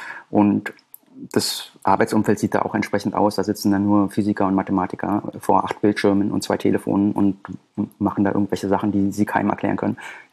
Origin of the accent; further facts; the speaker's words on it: Berlin, Germany; Ich komme aus Berlin-Neukölln und das sagt dem einen oder anderen vielleicht heutzutage was